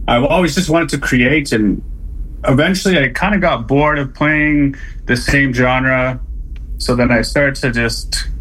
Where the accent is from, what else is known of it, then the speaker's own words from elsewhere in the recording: La Ronge, Saskatchewan, Canada; I'm originally from La Ronge, Saskatchewan, Treaty 6 territory.